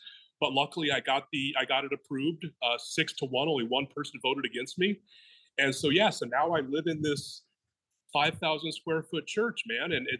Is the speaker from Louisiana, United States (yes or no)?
no; Denver, Colorado, United States; moved away as an adult; also born or lived in Chicago; now in Illinois, United States; I grew up in Colorado. Denver mostly. I moved to Chicago, about 30 years ago, moved back to Denver 20 years ago, and now I'm back in Illinois